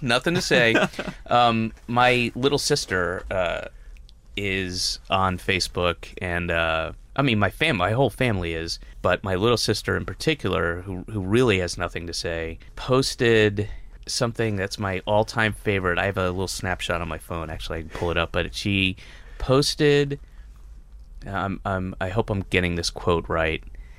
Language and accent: English; New York, United States; also born or lived in Atlanta, United States; I was born in Atlanta in the South, and but moved away when I was like five. So I came from New York, and I was an alien to so many people